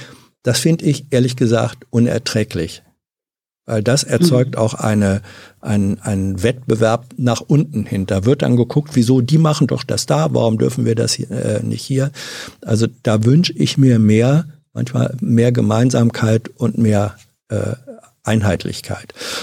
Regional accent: Hanover, Lower Saxony, Germany; Also ich bin zwar in Hannover aufgewachsen. Manche nennen das ja auch ein niedersächsisches Dorf

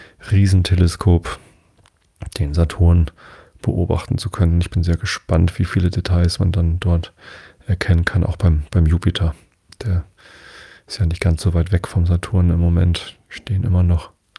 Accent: Hamburg, Germany; Ich selbst habe ja mein Leben lang hier in der Umgebung von Hamburg gelebt. Ich bin in Harburg geboren, also im Stadtteil Harburg.

